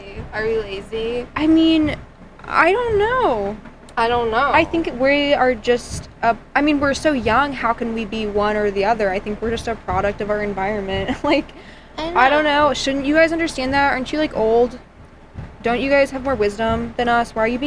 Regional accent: United States; That's what I live by in my life because I'm American.

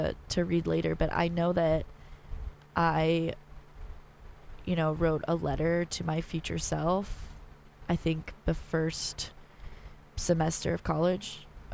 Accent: Maryland, United States; like, oh, your family's from Virginia, I'm from Maryland, like da da da da da, and like I would make friends

